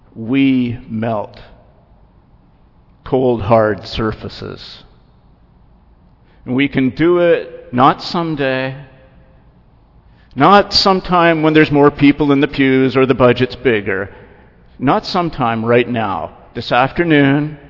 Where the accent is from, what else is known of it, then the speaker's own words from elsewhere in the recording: Toronto, Ontario, Canada; When I was growing up in Toronto, the Archbishop of Toronto could phone up the Premier of Ontario at 11 in the morning and have an appointment that afternoon.